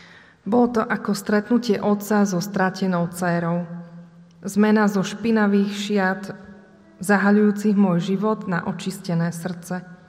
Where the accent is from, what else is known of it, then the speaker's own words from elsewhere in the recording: Želiezovce, Nitra Region, Slovakia; also born or lived in Bratislava; Hoci som sa narodila v Bratislave, pochádzam zo Želiezoviec, mestečka pri Leviciach, kam sa moji rodičia spolu so mnou a s mojou sestrou presťahovali za rodinou späť, keď som mala asi 4 roky. Narodila som sa v kresťanskej rodine